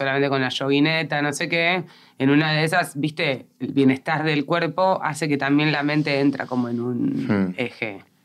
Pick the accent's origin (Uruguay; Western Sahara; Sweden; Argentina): Argentina; O sea, yo, no, o sea, siendo de Argentina, sé que nosotros vivimos en crisis desde hace muchos años.